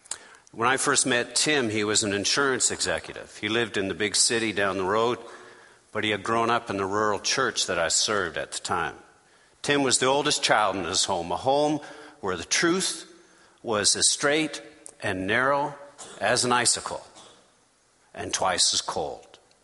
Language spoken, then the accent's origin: English; British Columbia, Canada; I am a Canadian. I come from the bottom of the Alaska Highway.